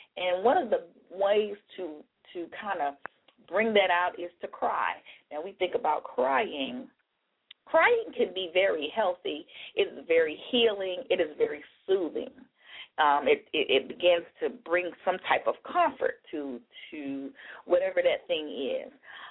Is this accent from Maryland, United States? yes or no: yes; Maryland, United States; I'm from Maryland, and I see I do have a person from Maryland on my line.